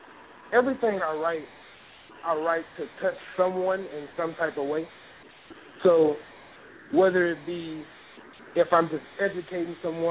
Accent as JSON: {"language": "English", "town": "Baton Rouge", "region": "Louisiana", "country": "United States", "said": "I'm from Baton Rouge."}